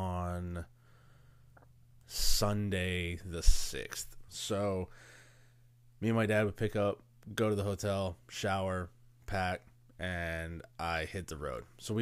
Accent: Houston, Texas, United States; I'm like, dude, we're from the Houston area.

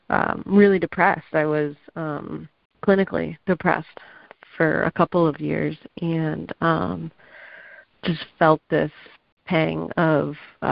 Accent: North Carolina, United States; also born or lived in Los Angeles, United States; And I was born in Los Angeles, and but grew up in North Carolina.

